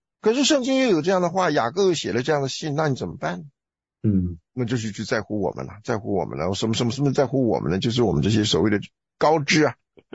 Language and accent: Chinese; China; 这是我们中国人的想法，很简单，而且又很虔诚，是不是？